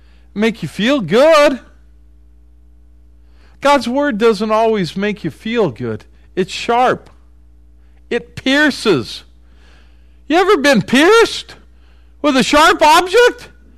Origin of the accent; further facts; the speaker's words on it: Canada; I'm Canadian. I'm speaking to all you Canadians now, eh?